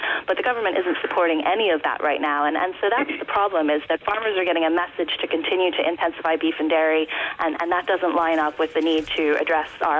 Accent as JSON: {"language": "English", "country": "United States", "tie": "born or raised there", "said": "Obviously, I grew up in the United States, and so I like to go back and see my family occasionally"}